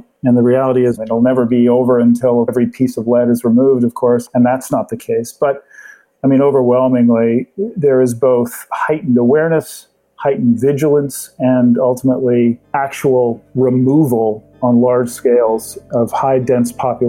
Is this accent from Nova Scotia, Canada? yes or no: yes; Halifax, Nova Scotia, Canada; Halifax, which is my hometown, Halifax, Nova Scotia